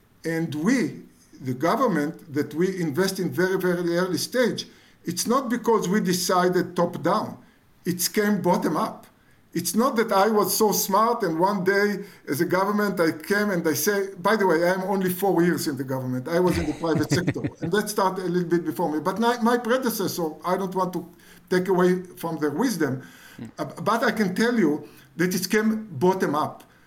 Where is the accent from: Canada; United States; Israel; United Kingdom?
Israel; and I grew up, I was born here in Israel